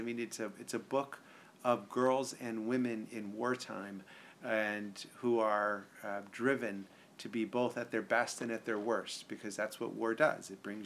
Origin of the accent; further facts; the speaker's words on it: Connecticut, United States; not far from where I grew up in Connecticut.